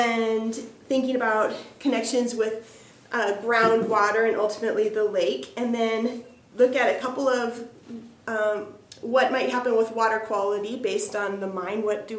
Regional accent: Santa Cruz, California, United States; I'm from Santa Cruz, California.

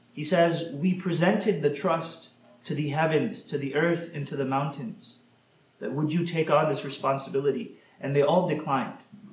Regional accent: Texas, United States; and I'm from Texas, so I know about

